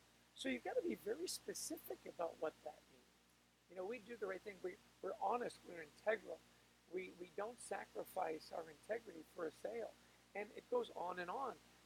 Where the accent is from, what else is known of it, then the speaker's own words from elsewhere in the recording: Canada; I'm Canadian.